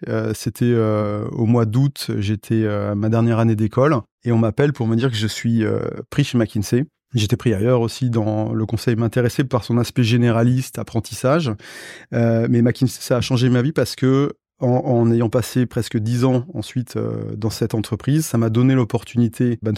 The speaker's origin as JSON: {"language": "French", "town": "Saint-Jean-d'Angély", "region": "Nouvelle-Aquitaine", "country": "France", "tie": "born or raised there", "said": "Moi, je suis du sud-ouest. J'ai grandi dans un petit village à 150 km de Bordeaux, près de La Rochelle, qui s'appelle Saint-Jean-d'Angély."}